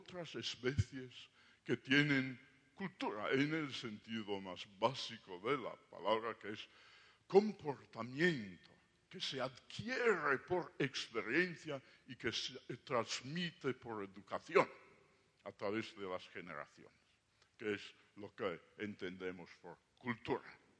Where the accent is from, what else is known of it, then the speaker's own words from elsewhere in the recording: London, United Kingdom; Yo de niño vivía en Londres, en una zona muy cerca al parque zoológico